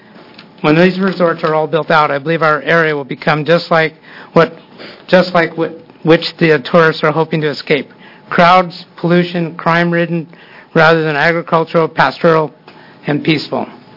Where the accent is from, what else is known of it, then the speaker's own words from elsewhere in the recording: Oregon, United States; I'm from Crook County.